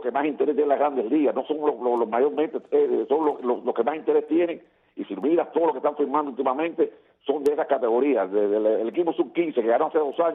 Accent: Cuba; born there; todos los que hemos nacido en Cuba y todos los que vivimos en Cuba y todos los que somos de origen cubano

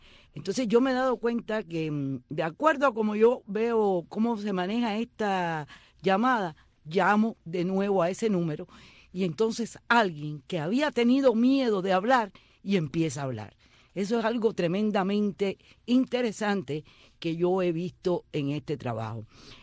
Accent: Cuba; tanto llena mis expectativas como ser humano y como cubana

